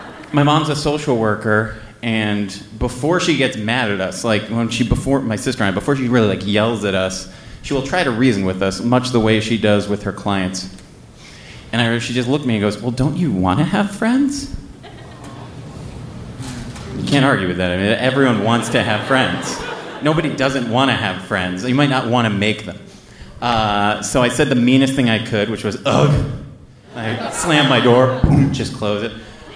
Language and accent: English; United States; We're from the States.